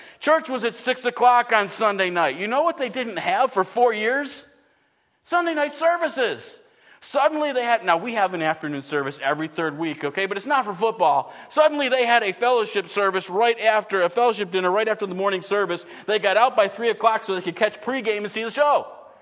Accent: Buffalo, New York, United States; But I grew up in Buffalo, New York, and my team is it's really bad right now, okay?

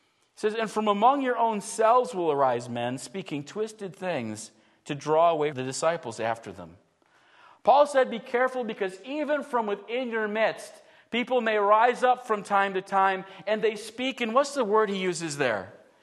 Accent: New York, United States; moved away; I grew up in New York State. I'm glad I left New York State.

